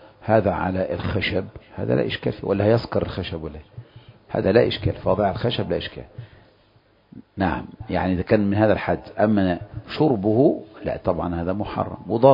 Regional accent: Egypt; لكن إذا كانت تلبس المرأة كما هو منتشر عندنا في مصر، تلبس العباءة عادي على الكتفين

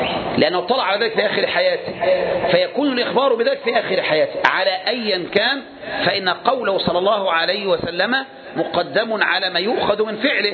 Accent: Egypt; في بعض الناس عادتهم عندنا في مصر المشهورة دي

